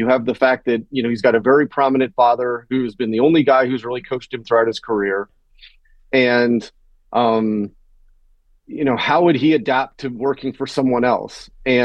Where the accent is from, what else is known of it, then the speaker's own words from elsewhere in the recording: Boulder, Colorado, United States; I was born in Colorado and grew up part of my life in Boulder